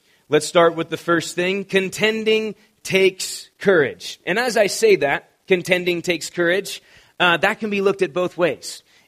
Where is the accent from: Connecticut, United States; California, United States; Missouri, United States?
California, United States; now in Colorado, United States; I'm Californian, and I was like, do we cancel service?